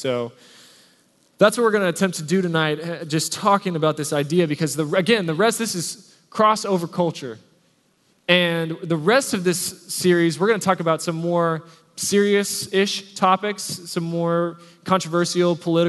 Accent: United States; I'm American, so I'm Christian.

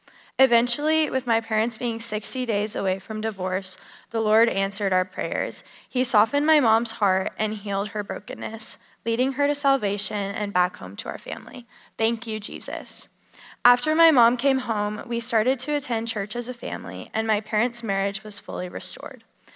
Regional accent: Colorado, United States; though growing up in Colorado, we did go to church once a week and sometimes prayed over meals.

